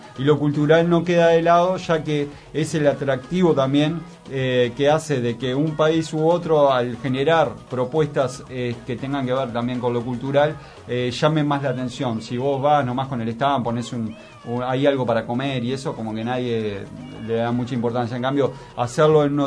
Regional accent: Buenos Aires, Argentina; born there; porque yo nací en Palermo, entonces ya desde bebé empecé a escuchar los tambores

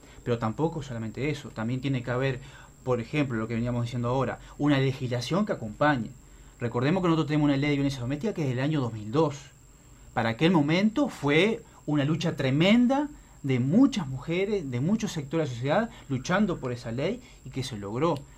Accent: Uruguay

